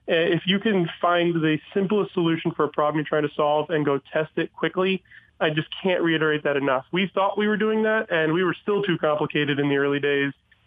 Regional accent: Michigan, United States; You know, a lot of us were born and raised in Michigan, and even the ones that weren't came here for school at the University of Michigan.

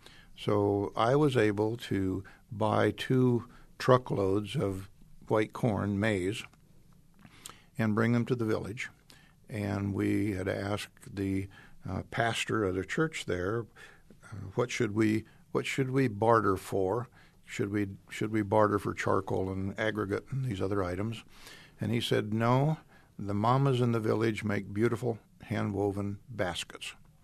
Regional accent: Union, Iowa, United States; you mentioned we're from Union, Iowa, and there's less than 400 people there.

